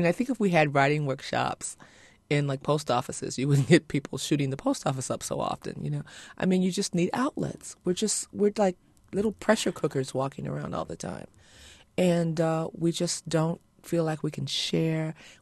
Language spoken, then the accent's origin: English; Chicago, Illinois, United States; I'm originally from Chicago, and so that people in Chicago would hear it and they, you know, talk about it.